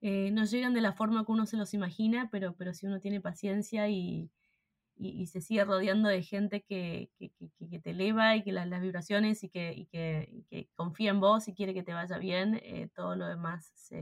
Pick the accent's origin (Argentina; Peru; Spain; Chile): Argentina; Yo soy argentina y es lo que me hace especial y es lo que me hace única.